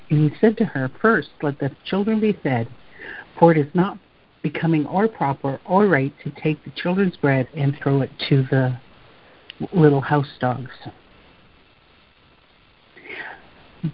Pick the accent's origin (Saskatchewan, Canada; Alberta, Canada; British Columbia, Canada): Saskatchewan, Canada; born there; I was born up in Saskatchewan, northern Saskatchewan, the reservation that I was born on. Did not grow up there, but where I was born on, is called Thunder Child First Nation.